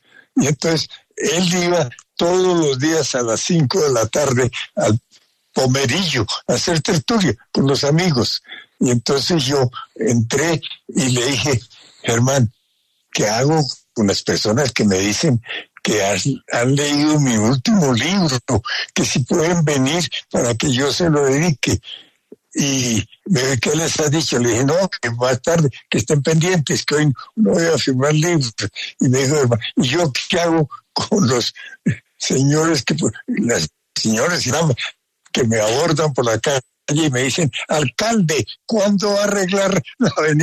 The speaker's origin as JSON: {"language": "Spanish", "country": "Colombia", "said": "Yo, como colombiano, deseo que vuelva a la política"}